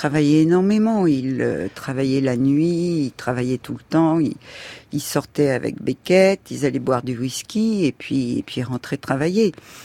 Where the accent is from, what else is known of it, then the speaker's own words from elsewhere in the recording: Hauts-de-France, France; born there; je suis née dans le Pas-de-Calais ou à Dunkerque